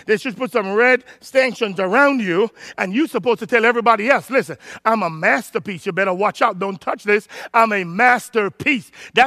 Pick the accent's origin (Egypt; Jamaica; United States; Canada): Jamaica; Obviously, I'm Jamaican, so I'm going to have it.